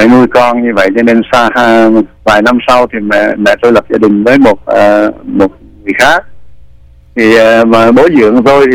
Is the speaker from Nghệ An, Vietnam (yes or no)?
no; Di Linh, Lâm Đồng, Vietnam; also born or lived in Da Lat; Rồi lại bố mẹ tôi vào đây từ trước năm 42, 43, sinh ra tôi ở đây. Đó là, và đến khoảng năm... tôi sống ở Di Linh, tức là cách đây 80 km về phía nam. Ở đó cho đến năm hết cấp 2